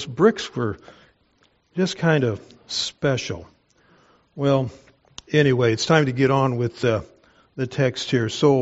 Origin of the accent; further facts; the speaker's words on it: Wichita, Kansas, United States; when I was a teenager growing up in Kansas, Wichita, Kansas, played a lot of tennis.